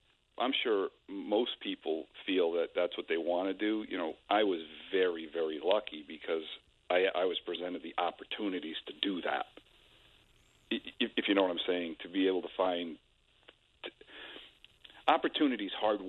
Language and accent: English; Worcester, Massachusetts, United States; Actually, I grew up in Worcester, which is the, like, armpit of the universe when I grew up there. It was really a bad place, and I was pretty much a street kid.